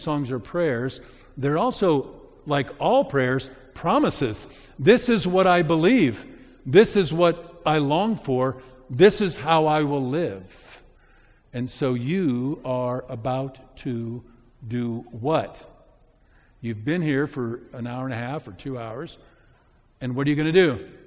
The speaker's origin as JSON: {"language": "English", "region": "Missouri", "country": "United States", "tie": "born or raised there", "said": "I grew up in Missouri, and so I grew up in, and I'm bitter about, not Missouri, I loved Missouri"}